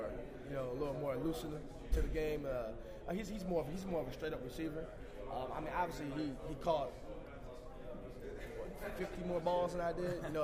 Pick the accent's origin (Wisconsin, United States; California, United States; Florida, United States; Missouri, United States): Missouri, United States; St. Louis; You know, my hometown in front of a BCS opponent